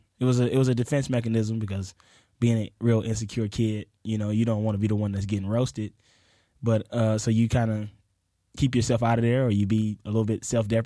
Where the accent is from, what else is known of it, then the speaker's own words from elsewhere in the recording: Pascagoula, Mississippi, United States; born there; I was born in Mississippi, Pascagoula, Mississippi. I am one of very few improvisers from Mississippi.